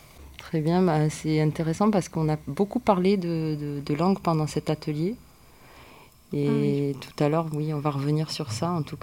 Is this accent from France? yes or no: yes; Marseille, Provence-Alpes-Côte d'Azur, France; Oui, j'ai toujours habité à Marseille. Je suis née à Marseille. J'ai habité environ 2 ans à Aix-en-Provence pour mes études, mais je revenais tout le temps à Marseille. Ouais, je travaillais à Marseille.